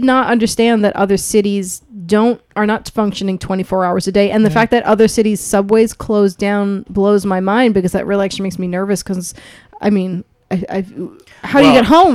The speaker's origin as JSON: {"language": "English", "town": "Brooklyn", "region": "New York", "country": "United States", "said": "despite the fact that I'm from Brooklyn."}